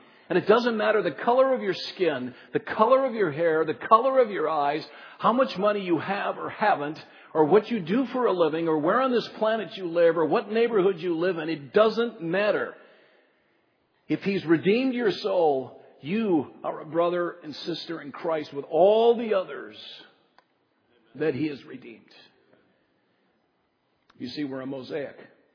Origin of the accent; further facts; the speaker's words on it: Minnesota, United States; moved away; also born or lived in Bay Area / Los Angeles; I grew up in Lily White, Minnesota. I'm not kidding you. I grew up in a town where the only people of color I ever saw were on television, because there were none in my hometown.